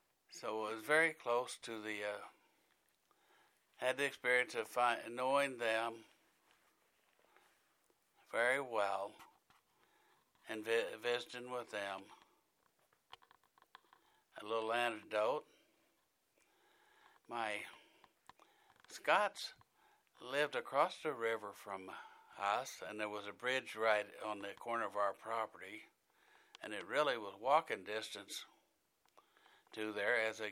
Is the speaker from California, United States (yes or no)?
yes; San Bernardino, California, United States; born there; I was born in 1942 in San Bernardino, California.